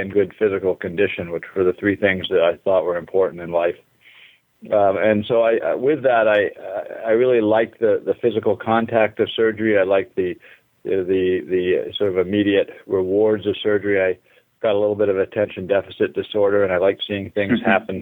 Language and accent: English; Hanover, New Hampshire, United States; I grew up in New Hampshire. In Hanover, my dad was a neurologist at Dartmouth, and I'm number 7 of 8 kids.